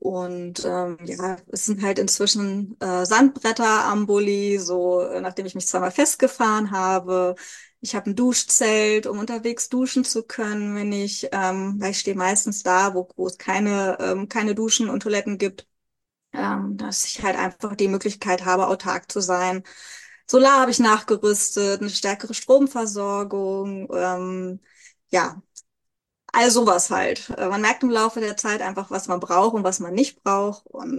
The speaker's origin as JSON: {"language": "German", "town": "Hannover", "region": "Lower Saxony", "country": "Germany", "said": "Ich bin 43 Jahre alt. Ich komme aus Hannover, obwohl ich inzwischen eigentlich mehr in meinem Bulli unterwegs bin und in meinem Bulli zu Hause bin, als in meiner Wohnung in Hannover."}